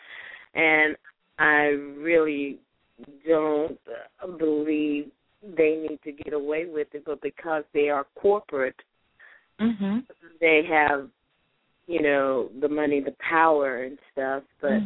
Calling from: Memphis, Tennessee, United States

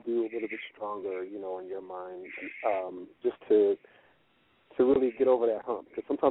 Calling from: Colorado Springs, Colorado, United States; I'm calling from Colorado, man. Colorado Springs.

